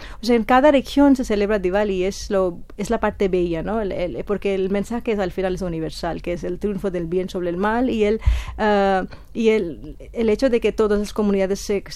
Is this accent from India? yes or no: yes; West Bengal, India; en el estado de Bengala Occidental, por cierto, yo soy de Bengala Occidental